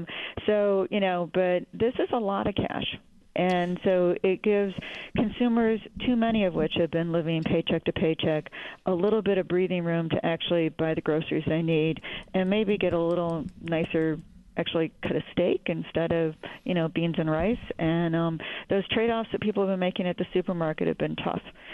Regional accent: Detroit, Michigan, United States; I'm always someone who, since I've lived through, I grew up in Detroit, so, you know, I've lived through a lot of bad economic times.

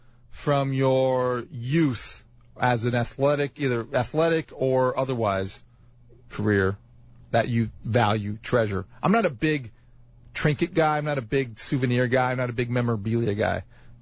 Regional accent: Indiana, United States; I grew up in Indiana. So when you win the high school sectional basketball at your high school, it's a big deal.

